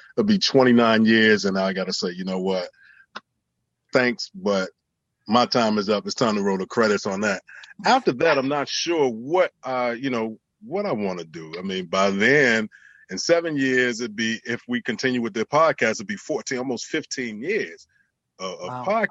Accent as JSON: {"language": "English", "town": "Petersburg", "region": "Virginia", "country": "United States", "tie": "born or raised there", "lives_now": "New Jersey, United States", "said": "Born and raised in Petersburg, Virginia."}